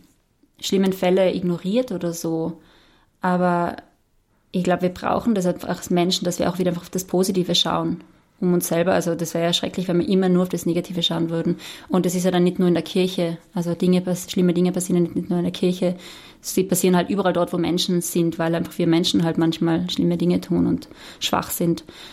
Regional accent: Austria; Als Österreicherin darf ich da jetzt sprechen, oder wie? Nein. ich bin in einer kleinen Dorfpfarre aufgewachsen.

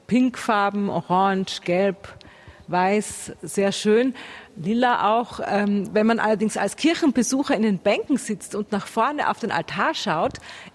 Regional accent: Graz, Styria, Austria; als Kind von 10 Jahren habe ich mich in unserer Domkirche, wo ich herstamme aus Graz, immer selbstverständlich in die erste Reihe gesetzt.

